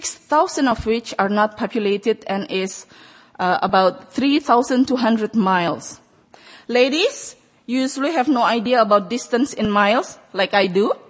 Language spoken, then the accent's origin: English; Indonesia; An American once asked me when I told him I'm from Indonesia.